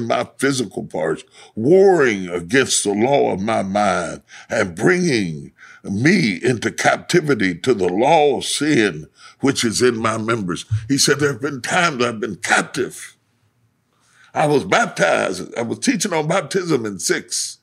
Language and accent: English; Charleston, West Virginia, United States; I grew up in Charleston, West Virginia.